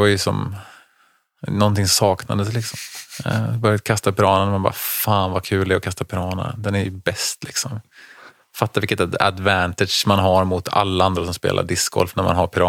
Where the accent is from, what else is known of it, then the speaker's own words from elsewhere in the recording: Onsala, Halland County, Sweden; när jag växte upp i Onsala